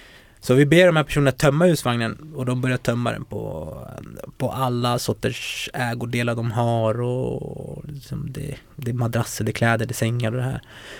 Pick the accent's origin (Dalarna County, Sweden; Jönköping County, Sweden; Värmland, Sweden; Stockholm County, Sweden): Stockholm County, Sweden; Fittja; Jag är uppväxt i Fittja, det var liksom mångkulturellt center.